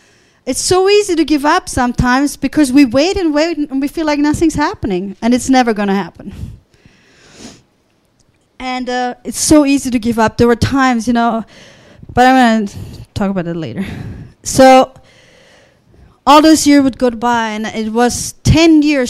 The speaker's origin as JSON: {"language": "English", "country": "Austria", "said": "I'm from Austria, and Austria is nominally Catholic."}